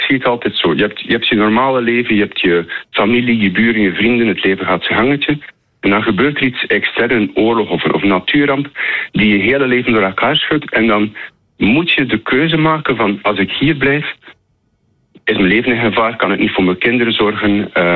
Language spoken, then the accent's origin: Dutch; Bruges, Flanders, Belgium; now in Amsterdam, Netherlands; Dat klopt, ik kom uit Brugge, maar ik woon al 9 jaar in Nederland, in Amsterdam.